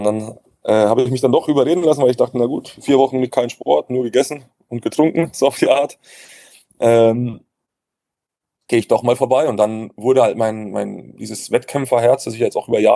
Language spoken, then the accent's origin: German; Würzburg, Bavaria, Germany; dass ich das geschafft habe, in meiner Heimatstadt, mich da so durchzubeißen